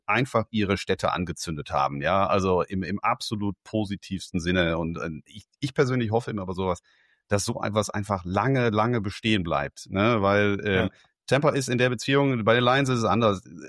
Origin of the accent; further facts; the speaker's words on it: Germany; da sind wir als Deutsche ja immer sehr, sehr kritisch